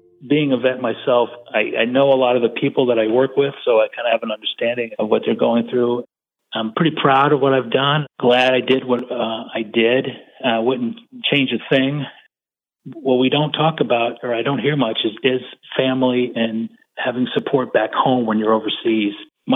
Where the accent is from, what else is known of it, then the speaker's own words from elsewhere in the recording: Virginia, United States; I grew up in Virginia, and my father was in the Navy, so we kind of moved around a lot.